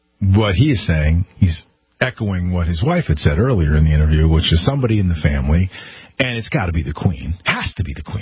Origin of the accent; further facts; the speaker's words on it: United States; because I'm American and that really doesn't necessarily interest me normally.